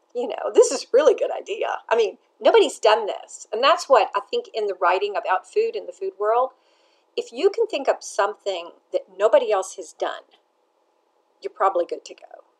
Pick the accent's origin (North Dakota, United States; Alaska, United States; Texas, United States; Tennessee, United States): Tennessee, United States; Nashville; also born or lived in Paris; You know, I grew up baking cakes in Nashville with my mother and studied Genoise and the real buttercream in Paris. But I came back to a Nashville with three children